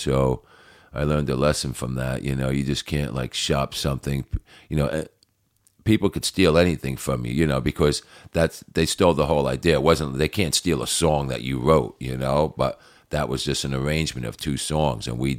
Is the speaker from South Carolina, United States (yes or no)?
no; New Jersey, United States; a lot more about me growing up in New Jersey as a child and how I got into … in those years